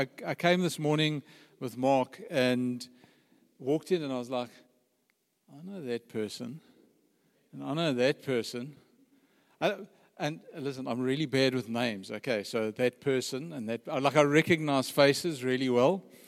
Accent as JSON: {"language": "English", "town": "Johannesburg", "region": "Gauteng", "country": "South Africa", "said": "You know, we're from Joburg, you have to get a walk on the beach."}